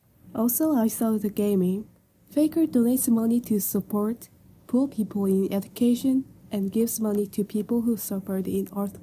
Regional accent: South Korea; English is a second language; now in Winnetka, United States; I'm from South Korea. I've lived in the US for 1 year.

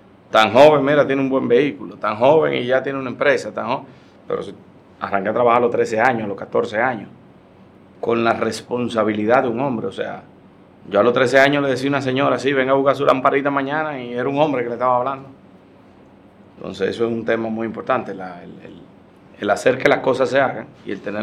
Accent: Dominican Republic; Y como dominicano tradicional, me dejé llevar

